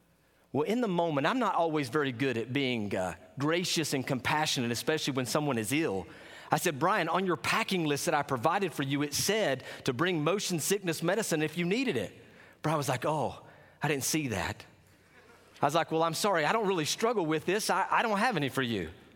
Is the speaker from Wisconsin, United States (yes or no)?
no; Bristol, Tennessee, United States; an aluminum canning plant in the city where I grew up in Bristol, Tennessee.